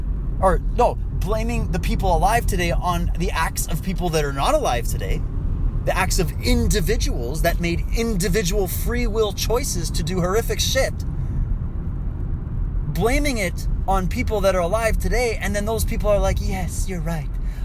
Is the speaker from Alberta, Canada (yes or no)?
no; Toronto, Ontario, Canada; I come from a city called Toronto